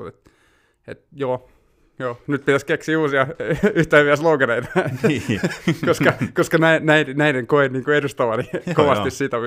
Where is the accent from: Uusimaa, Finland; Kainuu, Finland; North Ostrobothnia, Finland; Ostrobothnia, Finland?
Uusimaa, Finland; Helsinki; born there; also born or lived in Vantaa; Kyllä, Itä-Vantaalta. Se on semmoinen puolikas henkinen koti edelleen, mutta mä oon syntynyt Helsingissä.